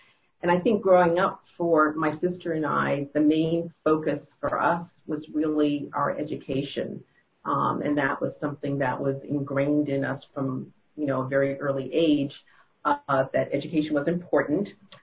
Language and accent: English; Boston, Massachusetts, United States; my formative years where I grew up in Boston, where I lived before going to University of Pennsylvania in Philadelphia